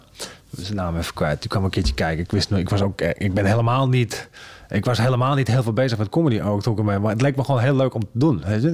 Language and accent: Dutch; Netherlands; Dat ging dan dat ik dan als Nederlander in België kwam.